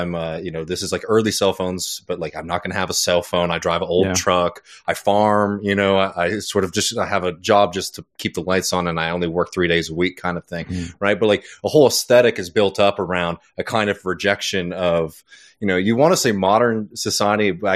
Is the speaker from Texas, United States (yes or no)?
yes; Austin, Texas, United States; my hometown of Austin has always sort of had that pining for the past, right?